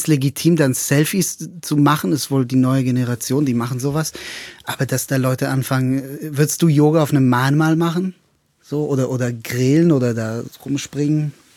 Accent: Israel; now in Germany; Nee, ich bin in Israel so in so einer Siedlung groß geworden.

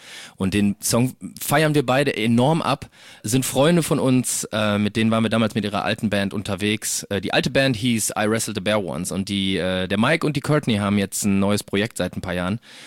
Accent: Duisburg, North Rhine-Westphalia, Germany; Oder bei uns in Duisburg, bei uns in Duisburg ist so um die Ecke. Ruhrpott, da sagt man immer bei uns.

